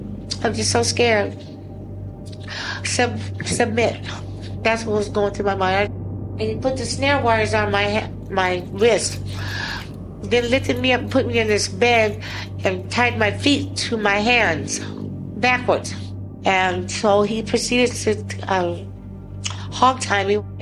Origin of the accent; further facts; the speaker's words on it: Klamath Falls, Oregon, United States; now in Anchorage, United States; I'm originally from Klamath Falls, Oregon. I came up here through Talents West on a dancing gig.